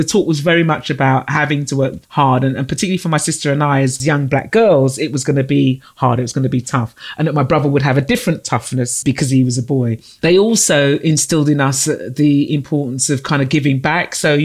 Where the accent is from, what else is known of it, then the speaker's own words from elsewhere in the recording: London, United Kingdom; I grew up in Camden, Northwest London.